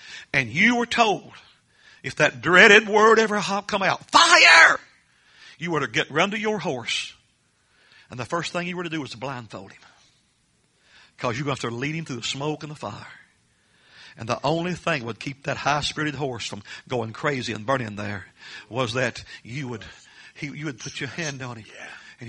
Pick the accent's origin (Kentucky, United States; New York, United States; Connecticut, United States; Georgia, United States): Kentucky, United States; I told him I was from Jackson County, Kentucky, where the moon still have come over the hill and jugs.